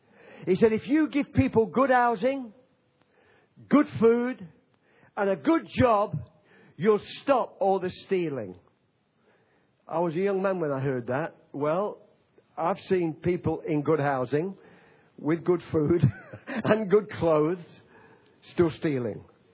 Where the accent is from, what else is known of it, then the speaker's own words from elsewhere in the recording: England, United Kingdom; now in Australia; I'm a pom from England, but I love Australia because I'm an Aussie. I speak like one, don't I?